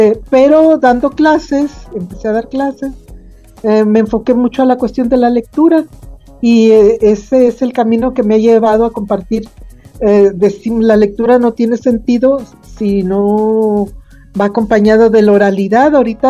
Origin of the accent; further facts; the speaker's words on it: Mexico City, Mexico; born there; also born or lived in Michoacán / Quintana Roo / Oaxaca; Yo nací en Ciudad de México, pero mis papás eran de Guerrero y siempre buscando pues un lugar donde estar mejor, donde hubiera escuelas, donde hubiera trabajo. Pues hemos estado en Michoacán